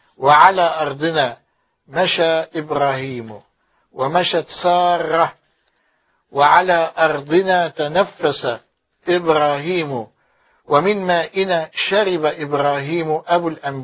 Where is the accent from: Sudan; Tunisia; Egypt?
Egypt; فنحن المصريين أخوال إسماعيل